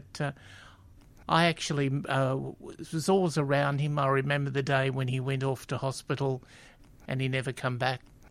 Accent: Coburg, Victoria, Australia; Yes, I was born in Coburg. I grew up in Coburg until I was around about 16. Mum decided to build a house in Pasco Vale South, which we moved there.

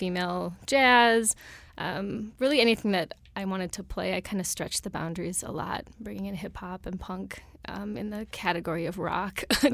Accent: Black Duck, Minnesota, United States; also born or lived in Bemidji; I grew up in Black Duck, which is an even smaller, more obscure town north of there, like 600 people. And I went to college in Bemidji, and that became home.

